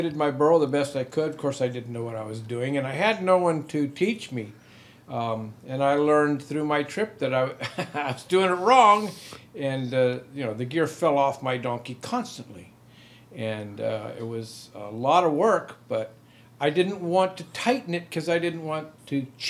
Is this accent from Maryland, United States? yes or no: no; San Diego, California, United States; now in Loreto, Mexico; I live in Loreto. I'm from San Diego.